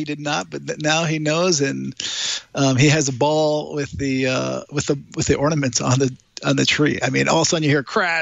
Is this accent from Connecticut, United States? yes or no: yes; Connecticut, United States; now in Toronto, Canada; Yeah, I'm in Toronto. I grew up in Connecticut.